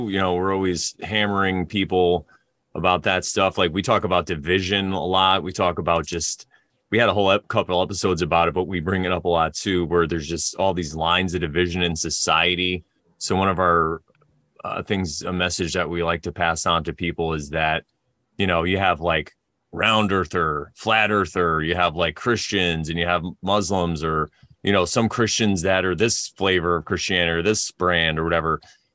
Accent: Milford, Connecticut, United States; So I was talking to the guy and I was like, I'm from Milford.

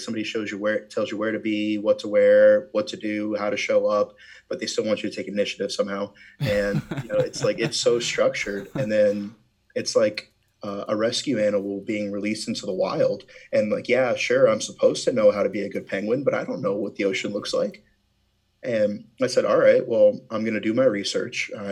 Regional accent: Florida, United States; I'm from Florida, so I don't have much room to speak.

